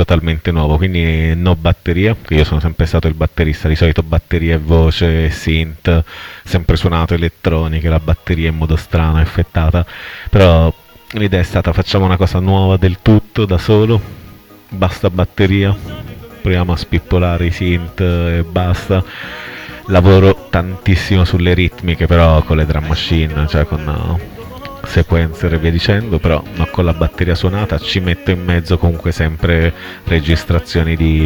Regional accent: Calabria, Italy; sono un calabrese, sono cresciuto con queste cose qui, le mie ritmiche sono quelle tipicamente del sud

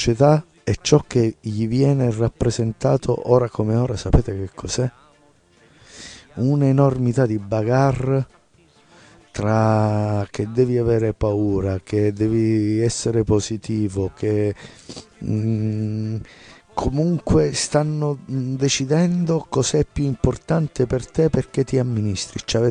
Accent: Reggio Calabria, Calabria, Italy; c'era un gioco che facevo quando ero bambino qui a Reggio Calabria

